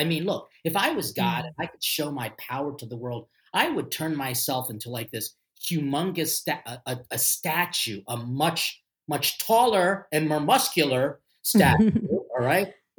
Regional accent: Philippines; So I'm Filipino, but we're like the Mexicans of Asia.

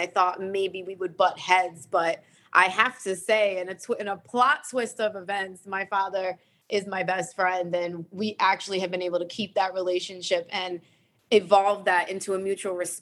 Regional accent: Brooklyn, New York, United States; I was born and raised in Brooklyn, yes.

